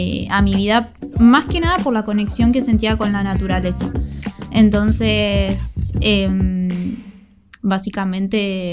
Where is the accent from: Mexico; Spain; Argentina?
Argentina; Buenos Aires; vengo de Buenos Aires, que es una ciudad súper activa. Siempre viví en lugares así muy céntricos